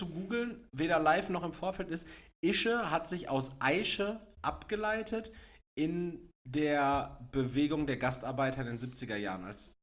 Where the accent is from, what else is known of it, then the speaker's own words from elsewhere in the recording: Castrop-Rauxel, North Rhine-Westphalia, Germany; Ich komme aus Castrop-Rauxel, was auch Ruhrgebiet ist, was das wahrscheinlich so das ruhrgebietigste Ruhrgebiet noch ist.